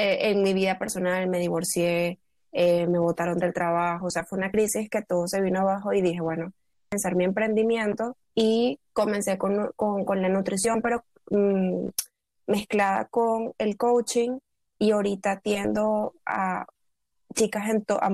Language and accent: Spanish; Venezuela; now in Spain; yo soy venezolana, llegué aquí a España hace 6 años